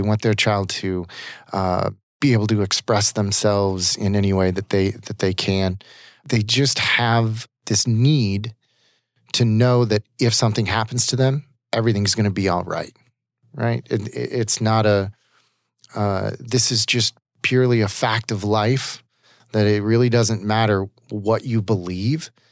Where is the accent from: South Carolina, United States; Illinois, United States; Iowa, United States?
Iowa, United States; Des Moines; now in Arizona, United States; Yeah, I grew up in Des Moines, Iowa. I actually went to the University of Iowa